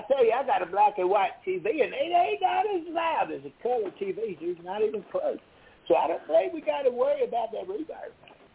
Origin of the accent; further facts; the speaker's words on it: Alabama, United States; I'm from Alabama.